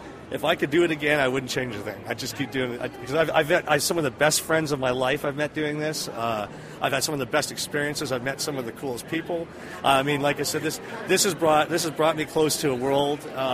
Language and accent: English; Canada; See, I grew up in Canada, so you know, it wasn't just America's team; it was also Canada's team.